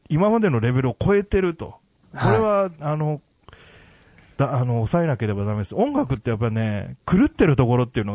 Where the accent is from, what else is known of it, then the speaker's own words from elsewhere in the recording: Hiroshima, Japan; 僕広島の出身ですから